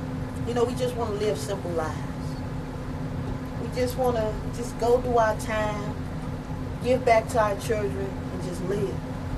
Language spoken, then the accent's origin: English; Chicago, Illinois, United States; As a black kid growing up here in America, south side of Chicago, I couldn't see my future.